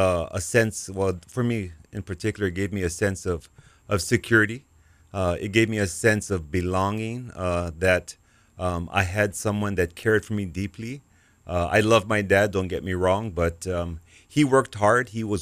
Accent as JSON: {"language": "English", "town": "Pearl City", "region": "Hawaii", "country": "United States", "tie": "born or raised there", "said": "You know, I grew up in Pearl City, but my roots are on the west side."}